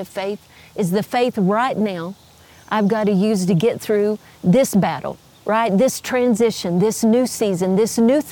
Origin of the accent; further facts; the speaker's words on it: Texas, United States; Well, you know, I am a Texan, right? And that "don't mess with Texas," that's a real attitude, which I like, by the way.